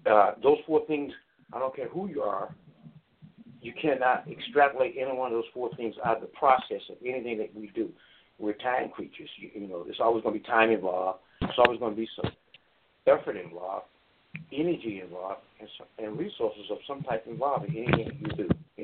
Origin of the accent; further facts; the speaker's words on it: Chicago, Illinois, United States; Well, growing up in the Chicagoland area was interesting. You know, I think Chicago is one of the better places you can live